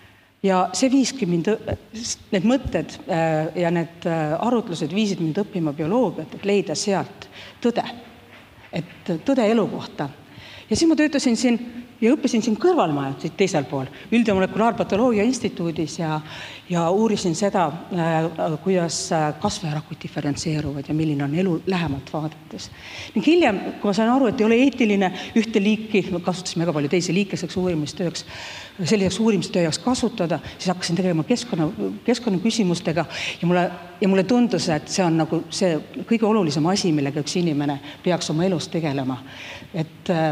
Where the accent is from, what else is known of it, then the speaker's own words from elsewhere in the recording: Tartu, Tartu County, Estonia; Et, olen tartlane ja see sama koht, kus me siin...